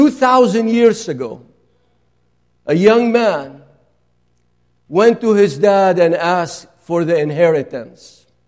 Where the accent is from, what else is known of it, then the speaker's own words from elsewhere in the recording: Nineveh, Iraq; now in United States; I come from Nineveh.